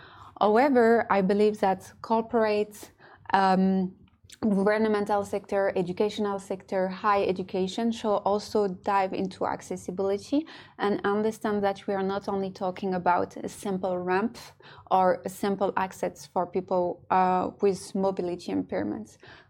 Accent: France; I was born and raised in France, but I'm also half Moroccan.

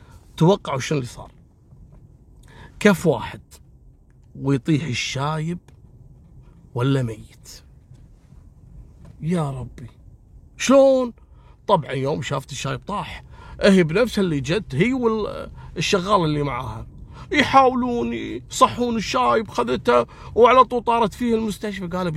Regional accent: Kuwait; مستأجرتها في منطقة العديلية عندنا في الكويت

